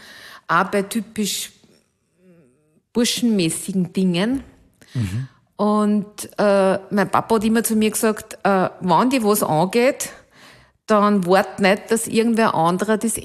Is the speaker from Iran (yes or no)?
no; Alkoven, Upper Austria, Austria; Also, meine Heimatgemeinde heißt Alkofen